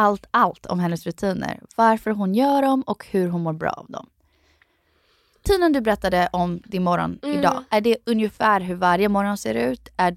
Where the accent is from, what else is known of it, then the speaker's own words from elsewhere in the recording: Florida, United States; jag typ lite för att jag kommer från Florida, bara mycket i havet, allt sådär.